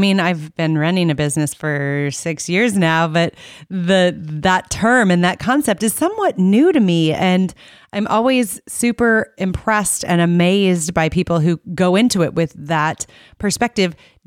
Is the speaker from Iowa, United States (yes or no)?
yes; Iowa, United States; I'm from Iowa, and so my vision of maple syrup was probably those buckets still.